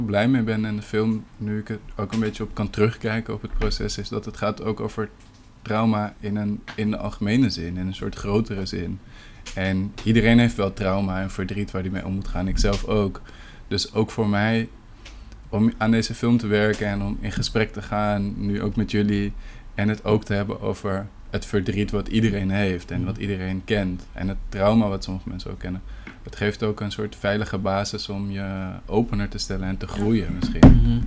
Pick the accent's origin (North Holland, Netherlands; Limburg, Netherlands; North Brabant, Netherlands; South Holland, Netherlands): North Holland, Netherlands; Amsterdam; Ik was 2,5 ongeveer toen de ramp gebeurde en ik kom uit de Pijp, Amsterdam.